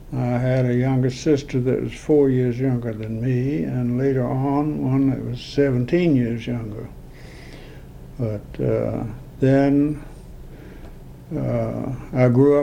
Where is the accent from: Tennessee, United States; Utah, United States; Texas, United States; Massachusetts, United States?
Tennessee, United States; born there; Yes, I was born in Obion County, Tennessee, in 1915.